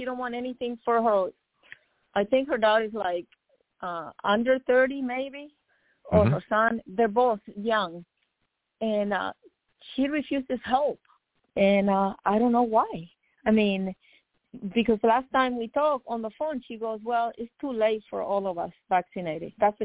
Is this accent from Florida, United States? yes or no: yes; Miami, Florida, United States; This is one of my childhood friends I grew up with in Miami.